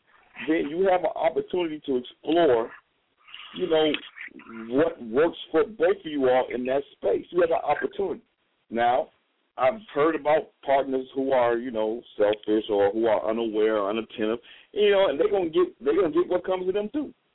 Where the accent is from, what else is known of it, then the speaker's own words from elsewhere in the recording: Chicago, Illinois, United States; now in Texas, United States; I'd be like, I'm from Chicago, you know, and we listen to the blues up in Chicago